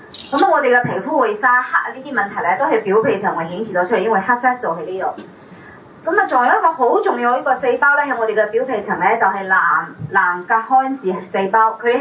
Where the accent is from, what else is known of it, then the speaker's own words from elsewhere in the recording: China; 我哋中國人係最講究面子嘅，係咪？